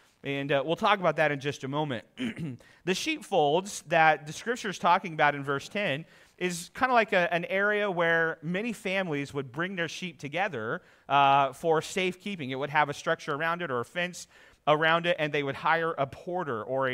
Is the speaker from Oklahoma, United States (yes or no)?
yes; Ponca City, Oklahoma, United States; Where I grew up in Ponca City, Oklahoma, there was a sheep farmer in the church